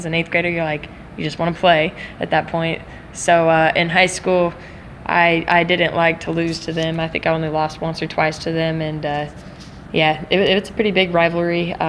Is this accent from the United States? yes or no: yes; Missouri, United States; I grew up in Missouri, so I was a Mizzou fan growing up